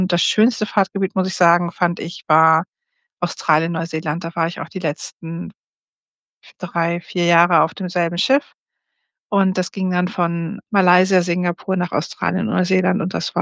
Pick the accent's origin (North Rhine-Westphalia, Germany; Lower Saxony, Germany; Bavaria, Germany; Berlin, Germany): North Rhine-Westphalia, Germany; Ich bin aus Münsterland